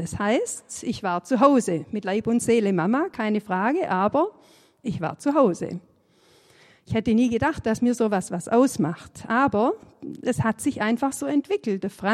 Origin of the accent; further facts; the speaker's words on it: Baden-Württemberg, Germany; accent: Swabian; Verzeiht mir, ich bin Schwabe und ich hoffe, ihr versteht, wenn ich hier in Schwäbisch rede. Ich kann das nicht Hochdeutsch.